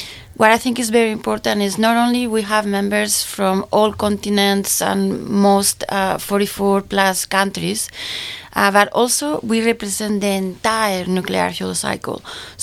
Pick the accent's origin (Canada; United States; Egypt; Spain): Spain; I am originally from Spain, and I always wanted to be an engineer, and I always wanted to work in energy. So I went to school in Spain